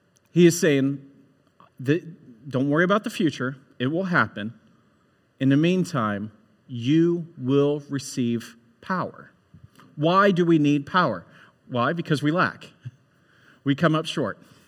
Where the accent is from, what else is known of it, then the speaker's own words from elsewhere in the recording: Ohio, United States; Before I grew up in Central Ohio my entire life, moved and worked in Atlanta.